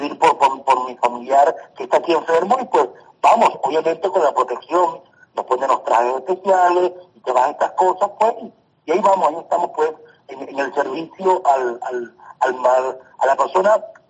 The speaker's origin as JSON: {"language": "Spanish", "town": "Calabozo", "region": "Guárico", "country": "Venezuela", "tie": "born or raised there", "said": "yo en Calabozo, que es mi ciudad, ya donde yo nací, en mi pueblo, en la diócesis de Calabozo"}